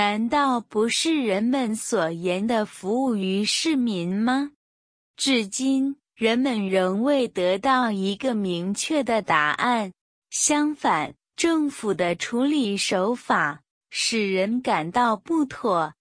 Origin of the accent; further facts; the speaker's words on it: Hong Kong; 我是香港人